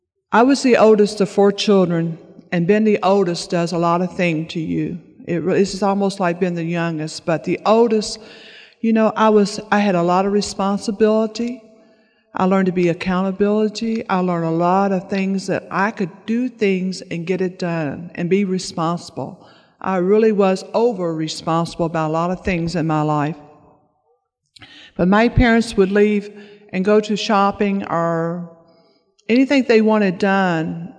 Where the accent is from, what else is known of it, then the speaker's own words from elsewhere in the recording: Bardstown, Kentucky, United States; also born or lived in Washington County, Kentucky; I'm from Bardstown, Kentucky. It's a small town, 40 miles south of Louisville. I wasn't always from Bardstown. I was from a rural area in a very small spot in the middle of the road in rural area of Washington County.